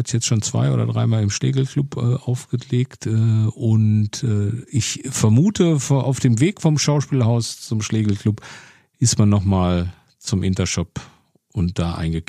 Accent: Herne, North Rhine-Westphalia, Germany; Ja, ich bin aber in Herne groß und Bochum dick geworden

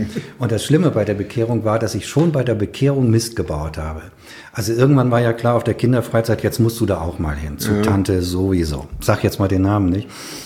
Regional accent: Duisburg, North Rhine-Westphalia, Germany; also born or lived in Essen; ich weiß noch, wie ich als Kind in Duisburg in der Gemeinde, in der freikirchlichen Gemeinde, wo meine Eltern waren, unter den Bänken hergekrabbelt bin im Gottesdienst.

